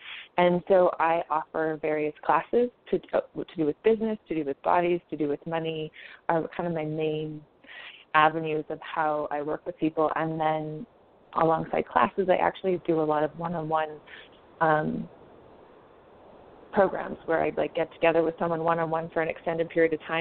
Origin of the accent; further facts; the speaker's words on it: Canada; my background is I grew up in Canada. I've been an adventurer most of my life.